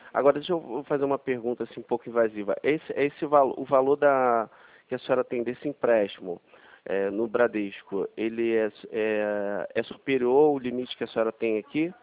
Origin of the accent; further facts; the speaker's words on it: Rio de Janeiro, Brazil; Não, eu sou do Rio de Janeiro mesmo